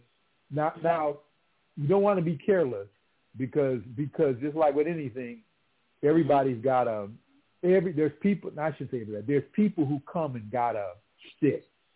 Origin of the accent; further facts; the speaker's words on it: Minnesota, United States; like I'm from Minnesota.